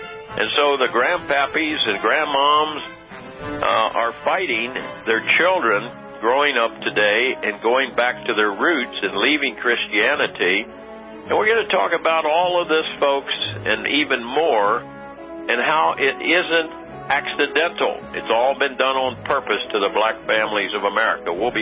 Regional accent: Washington, District of Columbia, United States; I grew up in Washington, D.C., was born in Washington, D.C., and grew up with black folks and white folks, mostly black folks in the D.C. area in the 40s and 50s.

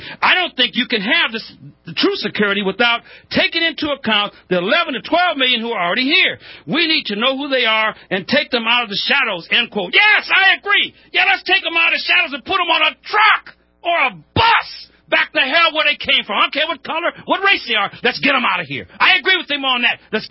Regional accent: United States; I'm an American. I think for myself.

